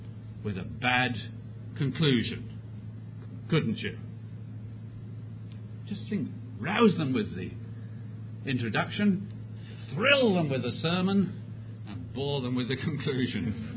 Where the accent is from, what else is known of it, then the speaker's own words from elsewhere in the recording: Pakistan; born there; I was born in Pakistan, some of you know that, except it wasn't Pakistan then, but that's what I have to write in my passport. It was British India.